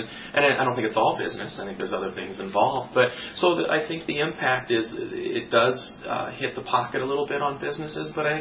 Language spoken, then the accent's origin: English; Peoria, Illinois, United States; I grew up on the Illinois River down near Peoria, and we were on the river all the time.